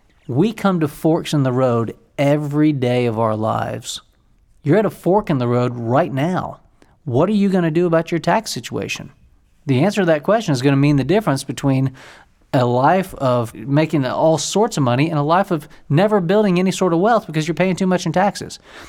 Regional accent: Orlando, Florida, United States; I grew up down in Orlando, Florida, and I would drive to the airport quite a bit.

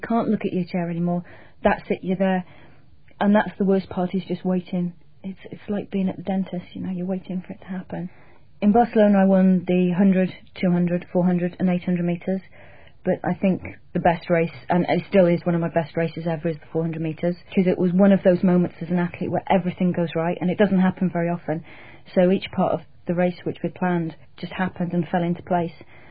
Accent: Cardiff, Wales, United Kingdom; I was born and brought up in Cardiff in South Wales

